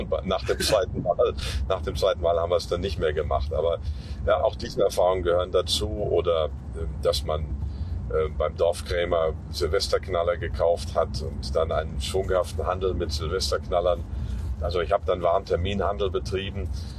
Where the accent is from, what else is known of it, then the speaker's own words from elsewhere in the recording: Rhineland-Palatinate, Germany; Also ich komme jetzt langsam in meine Heimatregion, die Eifel.